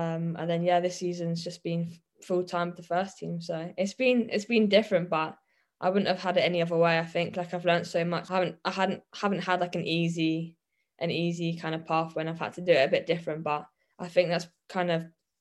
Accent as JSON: {"language": "English", "country": "Guernsey", "said": "I'm from Guernsey, so like there's not really much girls football over there when I was younger anyway. So I just played boys football at my local side."}